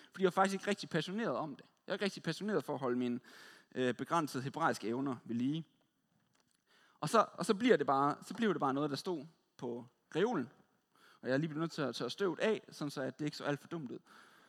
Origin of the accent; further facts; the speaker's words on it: West Jutland, Denmark; Jeg kommer fra Vestjylland